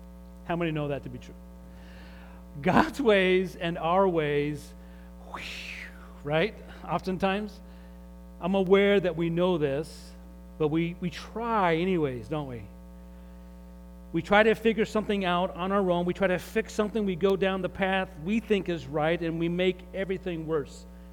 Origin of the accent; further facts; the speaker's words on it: Utah, United States; as a kid growing up in Utah, some of you have no idea, that's a state here in the United States.